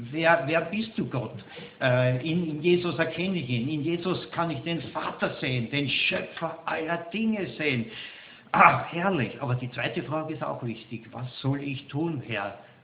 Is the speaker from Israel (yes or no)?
no; Austria; Aber wenn wir jetzt als Österreicher ja, mit 5 Punkten Vorsprung führen in der Tabelle